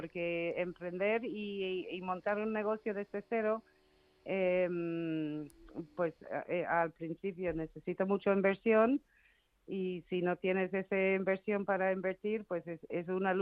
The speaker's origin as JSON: {"language": "Spanish", "country": "Ireland", "second_language": "Spanish", "moved": "yes", "lives_now": "Spain", "said": "yo no soy española, yo soy irlandesa, pero llevo 32 años viviendo en España"}